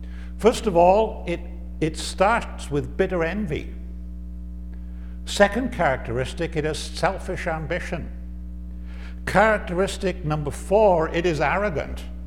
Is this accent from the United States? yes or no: no; Wales, United Kingdom; in the churches in which I grew up in Wales